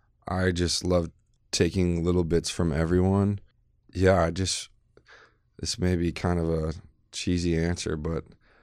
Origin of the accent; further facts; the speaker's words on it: Memphis, Tennessee, United States; growing up in Memphis, you kind of can't help but be influenced. There's a lot of great blues guitar there.